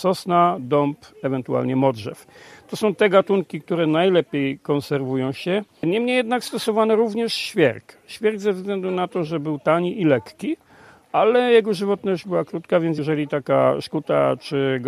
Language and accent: Polish; Nowa Dęba, Subcarpathian Voivodeship, Poland; No ja urodziłem się w Nowej Dębie i od dziecka zetknąłem się z wodą